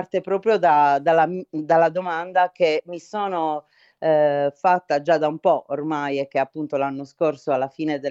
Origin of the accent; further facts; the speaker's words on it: Sardinia, Italy; moved away as an adult; now in United States; Io vivo negli Stati Uniti, quindi sono una sarda, ma emigrata dalla Sardegna tanti anni fa e poi dall'Italia 13 anni fa.